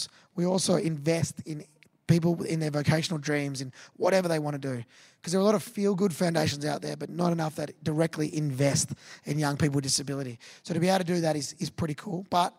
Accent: Australia; If you don't know what that is, I'm an Australian wanker.

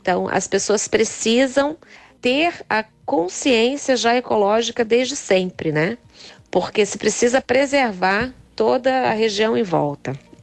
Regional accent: Brazil; now in Portugal; eu sou brasileira vivendo em Portugal no momento.

